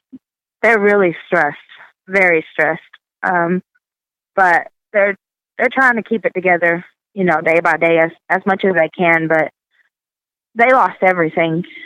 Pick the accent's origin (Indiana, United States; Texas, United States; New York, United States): Texas, United States; now in Alabama, United States; They've helped me when I moved to Alabama. I'm from Texas. They helped me when I moved here.